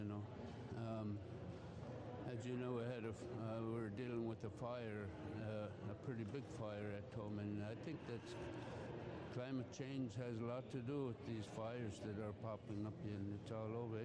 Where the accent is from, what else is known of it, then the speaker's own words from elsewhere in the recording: St. Mary's, Alaska, United States; from St. Mary's with the Yukidovendrevsky tribe, one of the two tribes from St. Mary's.